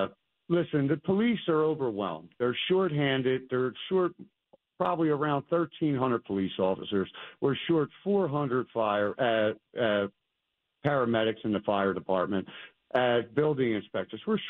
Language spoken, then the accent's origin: English; Philadelphia, Pennsylvania, United States; I'm a South Philly guy. I hang out in South Philly still.